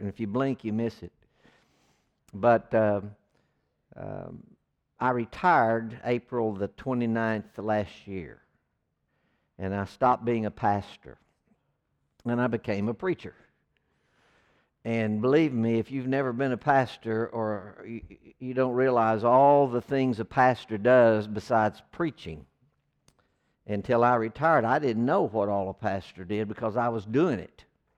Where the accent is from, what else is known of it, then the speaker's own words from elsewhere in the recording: Fort Gibson, Oklahoma, United States; We grew up in Fort Gibson, and we went over there yesterday to see our niece who had to evacuate